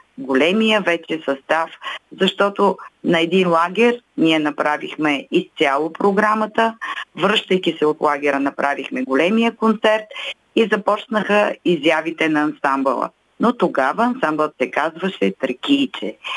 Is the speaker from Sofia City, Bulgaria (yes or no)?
no; Haskovo, Haskovo Province, Bulgaria; понеже съм си от Хасково